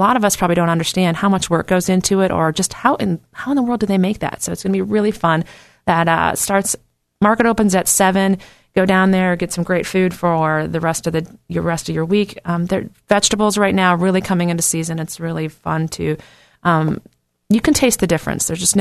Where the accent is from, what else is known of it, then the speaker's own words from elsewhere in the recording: Midwest, United States; now in Virginia, United States; I'll be honest, I was raised in the Midwest, didn't know much about bluegrass until I came out here to Virginia.